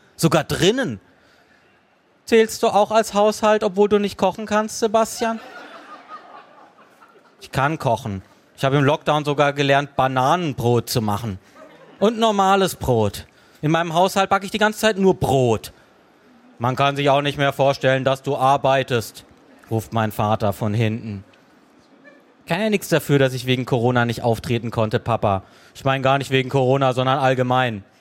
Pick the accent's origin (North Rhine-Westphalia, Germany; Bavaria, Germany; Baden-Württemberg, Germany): Baden-Württemberg, Germany; Freiburg; born or raised there